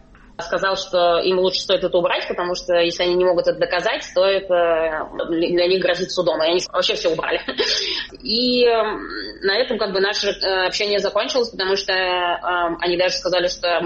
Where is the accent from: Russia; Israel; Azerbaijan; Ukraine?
Israel; я как бы из Израиля, у меня вот такая позиция.